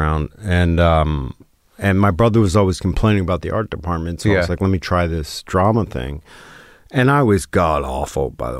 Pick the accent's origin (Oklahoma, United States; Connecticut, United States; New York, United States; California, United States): New York, United States; Jamaica, Queens; We grew up in Jamaica, Queens in New York.